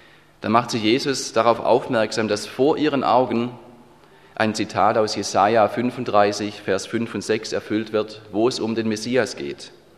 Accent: Stuttgart, Baden-Württemberg, Germany; Aus Stuttgart, wo ich herkomme

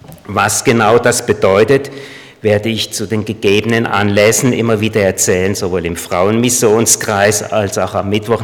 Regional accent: Baden-Württemberg, Germany; born there; now in Traunreut, Germany; Ich bin im Südschwarzwald geboren.

